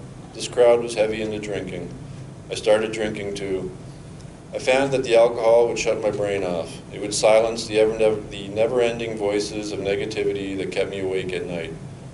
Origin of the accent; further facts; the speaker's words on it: Brampton, Ontario, Canada; also born or lived in Scarborough; I was raised in a middle-class family along with my two younger sisters in Brampton, Ontario.